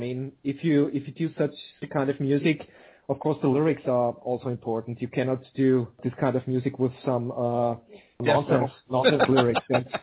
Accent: Austria; okay, we're from Austria, we have to bring in this or bring in that.

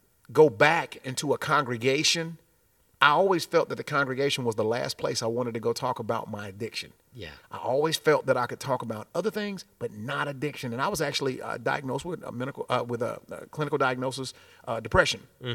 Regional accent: Winchester, Tennessee, United States; You know, I grew up in Winchester, Tennessee, which is about an hour and 15 minutes from here southeast going toward Chattanooga.

